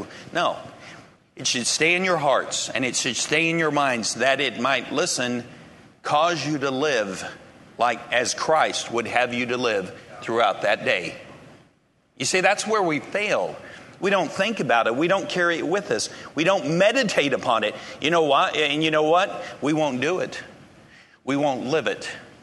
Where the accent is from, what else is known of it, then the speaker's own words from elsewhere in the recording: Germany; I grew up in Germany, 5 years old, went to German schools.